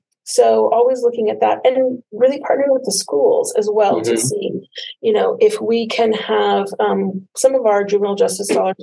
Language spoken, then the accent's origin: English; Colorado, United States; also born or lived in Lincoln; so, I grew up in Colorado, but I went to UNL and I lived in Lincoln for about 15 years.